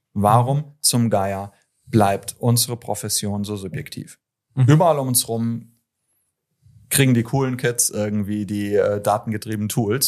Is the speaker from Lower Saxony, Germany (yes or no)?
yes; Dötlingen, Lower Saxony, Germany; Ich komme aus Dötlingen. Das ist ein Ticken näher dran.